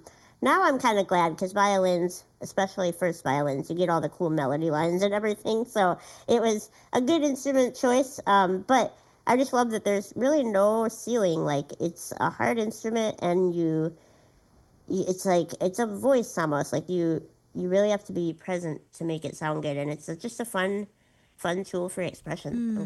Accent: Duluth, Minnesota, United States; I was raised in Duluth, Minnesota, and I still call that town home. I really love it up here.

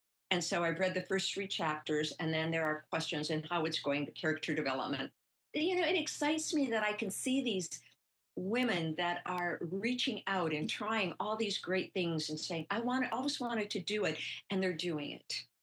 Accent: Stillwater, Minnesota, United States; I am part of the White Earth Pebina Band, and I'm come from Stillwater, Minnesota.

